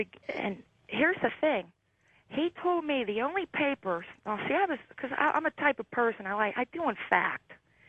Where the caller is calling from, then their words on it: Pennsylvania, United States; I'm calling from Pennsylvania.